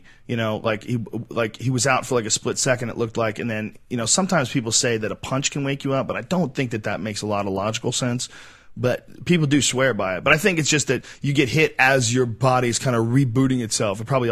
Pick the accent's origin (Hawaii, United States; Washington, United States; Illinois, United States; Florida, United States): Illinois, United States; Chicago; I'm from Chicago. We don't fucking play that way.